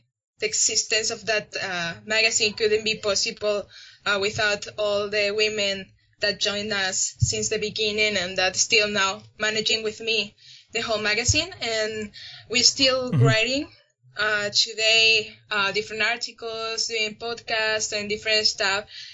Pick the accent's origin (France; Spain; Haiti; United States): Spain; Madrid, Community of Madrid; moved away as an adult; now in London, United Kingdom; I started writing as a journalist for different media in my hometown, in Madrid, remotely for different magazines and websites around the country in Spain.